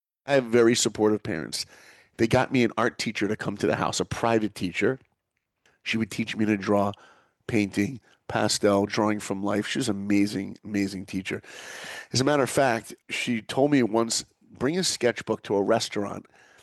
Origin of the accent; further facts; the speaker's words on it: New York, United States; So I grew up in New York, in Long Island, very far from Hollywood, very far from films.